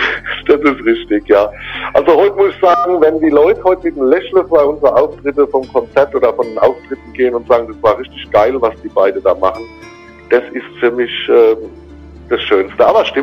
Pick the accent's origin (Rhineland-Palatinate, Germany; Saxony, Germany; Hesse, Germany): Rhineland-Palatinate, Germany; wir sind ja aus der Pfalz, habe vorher Pfälzer Mundart gemacht.